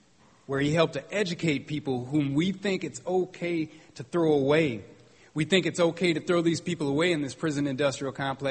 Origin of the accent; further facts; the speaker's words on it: Pacific Northwest, United States; I told you I grew up in the Northwest where agriculture was the way that everybody made money.